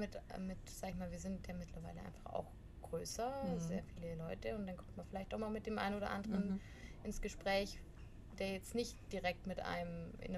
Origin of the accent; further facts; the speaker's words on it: Markdorf, Baden-Württemberg, Germany; Ja, also zum einen, ich komme aus Markdorf, das heißt, es ist auch so ein Stück Heimat.